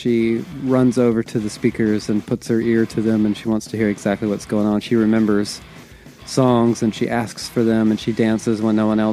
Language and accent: English; Georgia, United States; My dad, we grew up in Southeast Georgia.